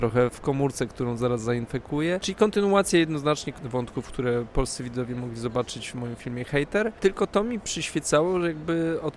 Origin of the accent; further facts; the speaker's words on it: Warsaw, Masovian Voivodeship, Poland; Ja też w Warszawie wychowałem się przy ulicy Zamenhofa.